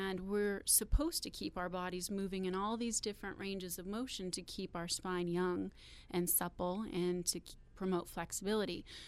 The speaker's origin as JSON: {"language": "English", "town": "Henderson", "region": "Nevada", "country": "United States", "tie": "born or raised there", "also_born_or_lived": "Las Vegas", "said": "So growing up in Henderson, I moved to Las Vegas when I was a teenager and had numerous jobs."}